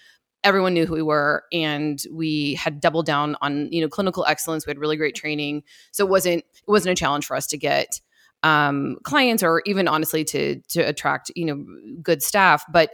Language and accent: English; Michigan, United States; I'm from Michigan and my family's from the Midwest.